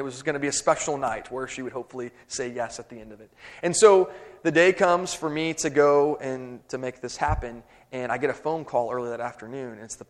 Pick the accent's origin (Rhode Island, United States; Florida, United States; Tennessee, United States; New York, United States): Tennessee, United States; Memphis; She's from here, I'm from Memphis, but we ended up both at Harding.